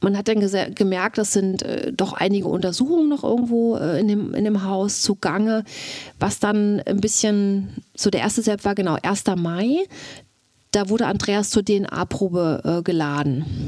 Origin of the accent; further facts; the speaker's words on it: Mecklenburg-Vorpommern, Germany; Also ich war bei meiner Verwandtschaft, ich komme aus Mecklenburg.